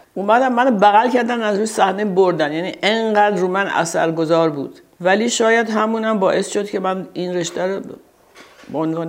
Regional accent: Tehran, Tehran Province, Iran; ما بزرگ شدی تهرانیم، یعنی ما در تهران از موقعی چشوا کردم، از گذر وزیر دفتر که تو شاپور بود، اونجا یه خاطرات خیلی خوب بچگی منه. بعد مرتب تهران بودیم، تهران بودیم، از یه محله میرفتیم توی محله دیگه

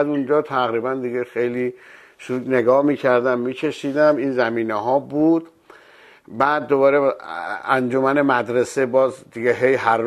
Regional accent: Jolfa, East Azerbaijan, Iran; born there; من در حقیقت در جلفا به دنیا اومدم. من جلفا یه شهر مرزیه

